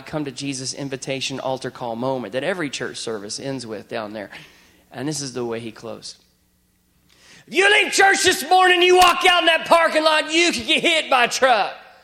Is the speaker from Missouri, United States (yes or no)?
no; Texas, United States; I mean, I grew up in Texas. Do we have any Texans here?